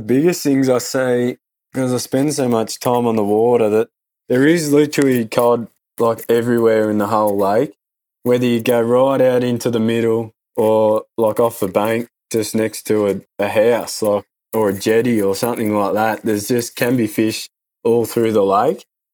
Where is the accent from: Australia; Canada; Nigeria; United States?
Australia; I grew up on the Murray River just downstream of Lake Malwala, and we always used to fish the river as a kid.